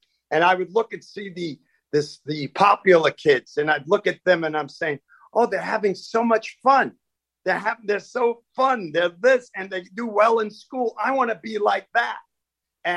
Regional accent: Queens, New York, United States; Well, I grew up in the Queens, New York, a suburb of New York City. And we were poor. We were poor kids.

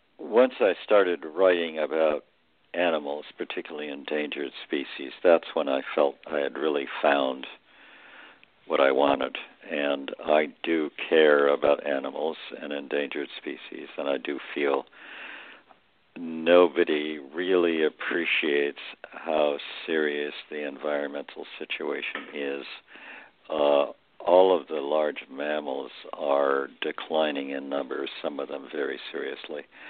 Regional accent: Corning, New York, United States; Well, I grew up in Corning, New York, so a small town in the middle of upstate New York

